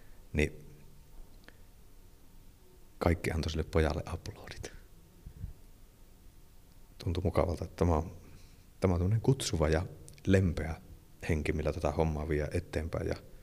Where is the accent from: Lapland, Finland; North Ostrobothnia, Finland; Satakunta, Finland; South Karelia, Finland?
Lapland, Finland; Rovaniemi; kotoisin tuolta Rovaniemen Vanttauskoskelta